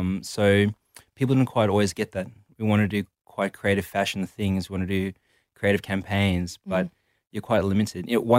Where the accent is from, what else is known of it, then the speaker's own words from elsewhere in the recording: South Africa; So, growing up in South Africa, I'd always been involved in the arts, entertainment, did a bit of music, worked in a bit of theatre, did a lot of that in school.